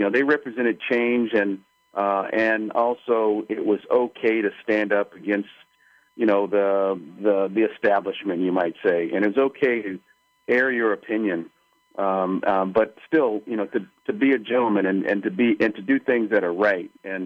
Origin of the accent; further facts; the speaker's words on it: Los Angeles, California, United States; growing up in Los Angeles, you know, of course, we were, for the most part, Dodger fans.